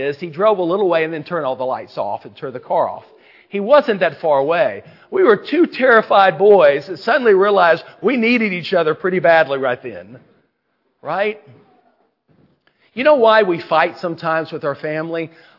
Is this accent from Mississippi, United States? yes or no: yes; Mississippi, United States; I grew up in Mississippi. A lot of summers, we would go to a state park in Grenada, Mississippi, 2.5 hours away.